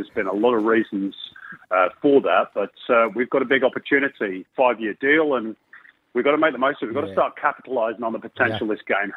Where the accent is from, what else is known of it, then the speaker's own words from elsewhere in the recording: Manchester, North West England, United Kingdom; Aussie rules? I grew up in Manchester.